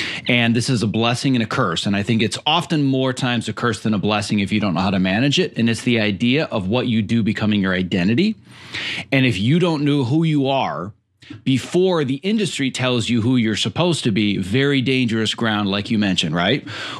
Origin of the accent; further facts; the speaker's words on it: Midwest, United States; now in Los Angeles, United States; I remember right before I moved to Los Angeles and I graduated from college, was born and raised in the Midwest.